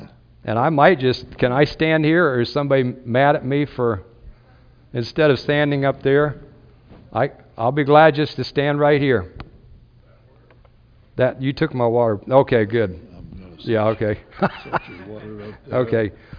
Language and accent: English; Marshall, Illinois, United States; We're both from Marshall, Illinois, across the state line. I grew up in a pastor's home.